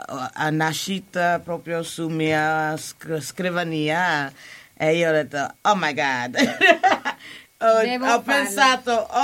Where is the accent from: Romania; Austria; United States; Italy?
United States; Italian is a second language; Come io sono americana